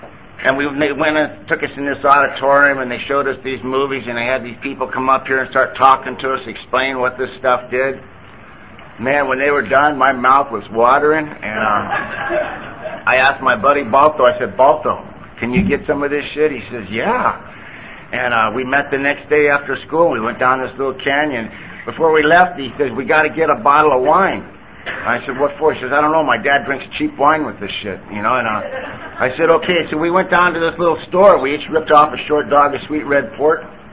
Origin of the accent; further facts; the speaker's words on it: Vista, California, United States; I was raised in Vista, up the road a bit. It was a little town when I was a kid, and my father's Irish and Sioux. My mother's Irish and Cherokee.